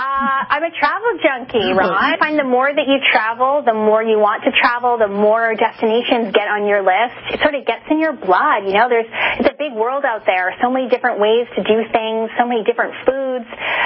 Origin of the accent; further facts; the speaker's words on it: Toronto, Ontario, Canada; also born or lived in New York / Los Angeles; now in Denver, United States; I'm originally from Toronto, moved to New York, moved to L.A., but now I call Denver home.